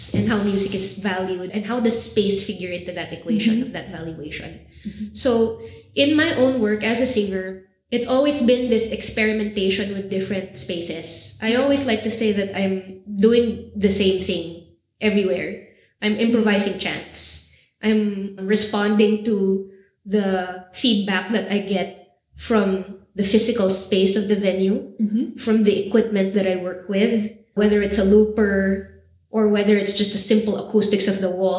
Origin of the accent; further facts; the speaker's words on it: Philippines; I feel a huge hesitation with representing myself as a Filipino, not from an indigenous tradition, not working with any clear lineage.